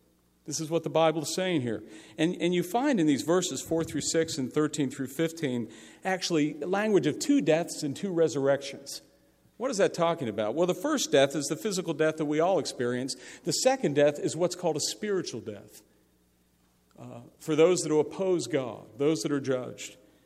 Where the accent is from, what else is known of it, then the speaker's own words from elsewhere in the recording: Pittsburgh, Pennsylvania, United States; when I was growing up in Pittsburgh, in our basement, or we used to call it a game room in the 70s